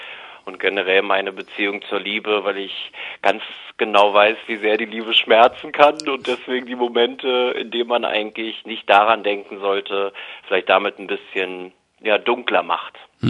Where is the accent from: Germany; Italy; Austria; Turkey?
Germany; Berlin; Ich bin ja waschechter Berliner und ist es nicht, würde es ausgesprochen heißen.